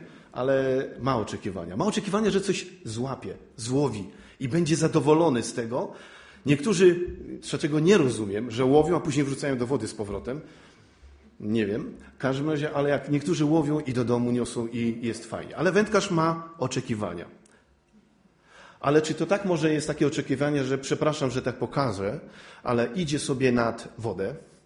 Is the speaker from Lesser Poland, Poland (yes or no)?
no; Białogard, West Pomeranian Voivodeship, Poland; Ja jestem z Pomorza. Pochodzę z Pomorza. Teraz zachodniopomorskie, dawniej koszalińskie, Białogard.